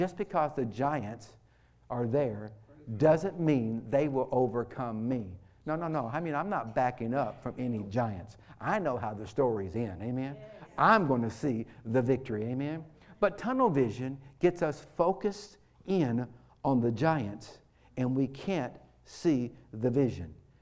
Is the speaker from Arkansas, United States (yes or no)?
yes; Arkansas, United States; I grew up in Arkansas, L.A., Lower Arkansas.